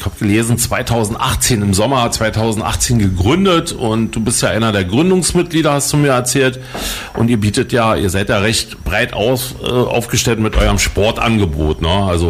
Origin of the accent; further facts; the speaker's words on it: Potsdam, Brandenburg, Germany; Ich komme ja nun mal aus dem Stadtteil Babelsberg. Ja, da kennt man den einen oder anderen natürlich auch.